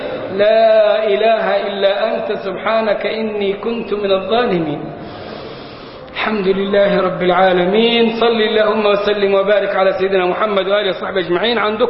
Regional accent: Egypt

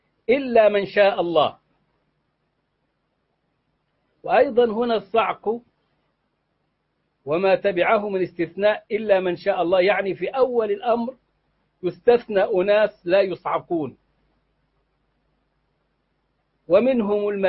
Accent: Egypt; عندنا في مصر

